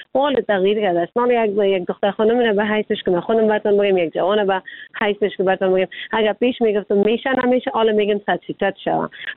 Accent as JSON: {"language": "Persian", "country": "Afghanistan", "said": "ما خود ما افغان هستیم میفهمیم همه چیزا"}